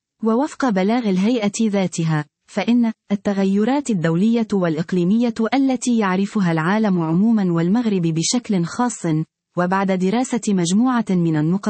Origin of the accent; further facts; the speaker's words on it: Morocco; لأسباب نجهلها نحن مغاربة العال